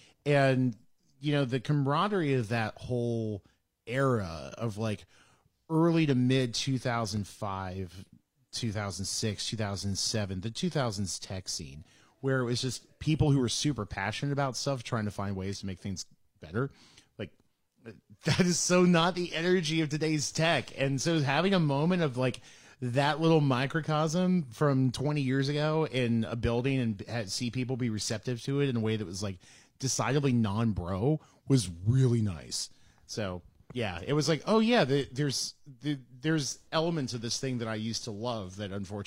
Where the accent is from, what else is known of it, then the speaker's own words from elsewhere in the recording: New York, United States; And I'm from New York, so, you know, Yahweh Nailgun is basically in my backyard